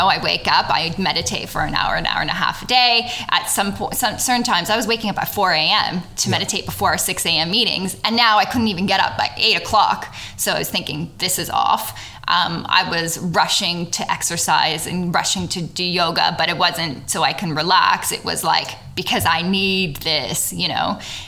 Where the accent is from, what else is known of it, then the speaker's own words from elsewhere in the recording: Canada; now in Australia; Growing up in Canada, my first job, I got paid $7 an hour